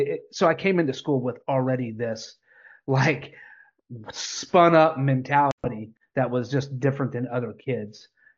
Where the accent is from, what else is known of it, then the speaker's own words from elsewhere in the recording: Oklahoma, United States; So I grew up in Oklahoma. I had kind of I wouldn't say like super rough upbringing, but you know, rough upbringing.